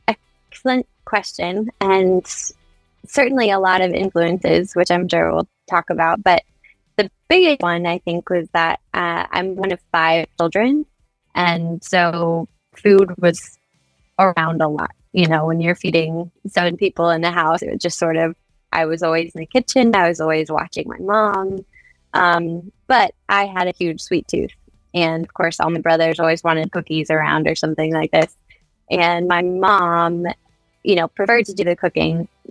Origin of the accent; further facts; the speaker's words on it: Charlottesville, Virginia, United States; I am actually. I came back to my hometown. So I never thought I would, but I did grow up in Charlottesville, Virginia.